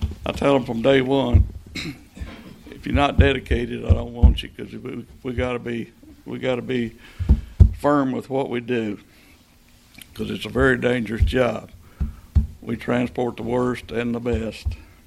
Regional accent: Kentucky, United States; I was born and raised here in Trigg County. Grew up out on a farm on the north side of Trigg County. Went to Trigg County High School, graduated from Trigg County High School.

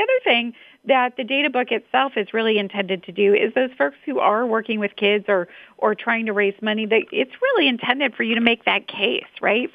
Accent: Indiana, United States; I grew up in Indiana, all, you know, day one, born and raised here, and we know that Indiana can be a fantastic place to be a kid.

